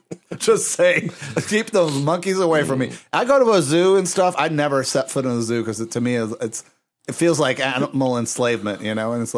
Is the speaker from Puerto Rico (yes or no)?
yes; Puerto Rico; I'm Latino. Okay. I'm from Puerto Rico